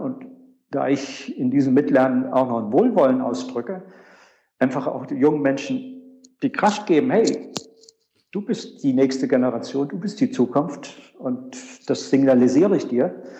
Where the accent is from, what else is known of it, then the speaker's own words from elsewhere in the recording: Hesse, Germany; now in Berlin, Germany; wo ich herkomme, das ist jetzt aktuell Berlin, aber die meiste Zeit meines Lebens habe ich in der Nähe von Kassel verbracht.